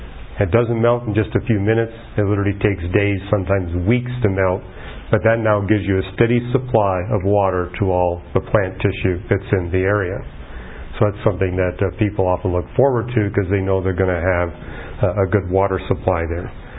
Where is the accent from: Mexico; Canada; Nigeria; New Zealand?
Canada; now in California, United States; Growing up in Canada, I think I've seen every kind of frost there is.